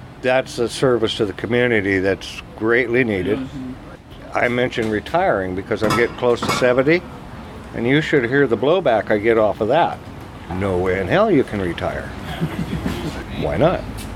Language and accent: English; Alaska, United States; Being born and raised in Alaska when it was still a territory, we lived in the bush.